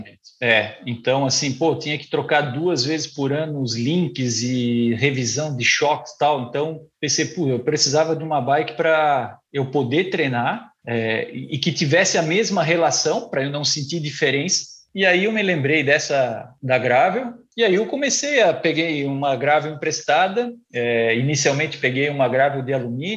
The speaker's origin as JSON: {"language": "Portuguese", "region": "Santa Catarina", "country": "Brazil", "tie": "born or raised there", "said": "Venho de uma cidade do interior, daqui de Santa Catarina, e a bicicleta fazia parte, era o nosso meio de transporte, a locomoção."}